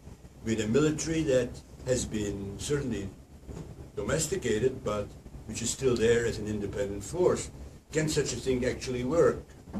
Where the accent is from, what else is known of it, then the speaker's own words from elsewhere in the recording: Hungary; in the sense that Orban is getting away with it in my home country